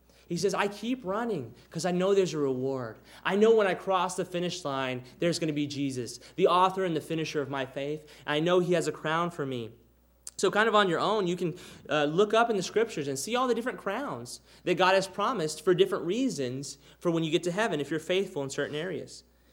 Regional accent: Robstown, Texas, United States; You know, Brandy doesn't think so much of Robstown many times, my hometown. But you know what? Every time I go there, I just think, I'm home again.

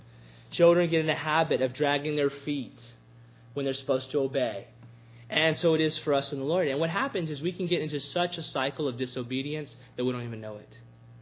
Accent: Texas, United States; Now, being a Texan, I'm tempted to think

